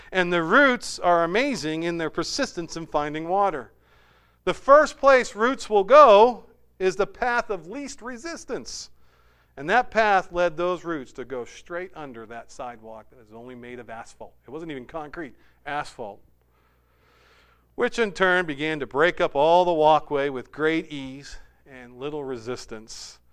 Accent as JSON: {"language": "English", "town": "Manchester", "region": "North West England", "country": "United Kingdom", "tie": "born or raised there", "said": "Many of you know that I grew up in Manchester."}